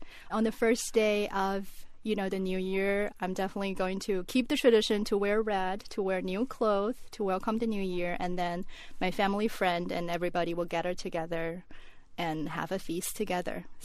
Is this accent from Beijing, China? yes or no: yes; Beijing, China; I'm from Beijing. Mm-hmm. So in the northern part of China, basically, we like to eat dumplings.